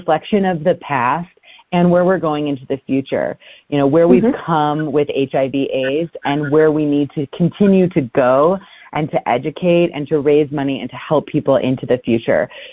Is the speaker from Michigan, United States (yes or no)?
yes; Detroit, Michigan, United States; as I grew up in Detroit, Michigan, I was a competition kid all throughout high school